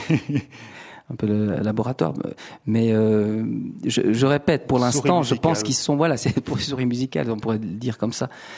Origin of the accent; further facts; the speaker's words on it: German-speaking Switzerland, Switzerland; Moi, je suis suisse allemand.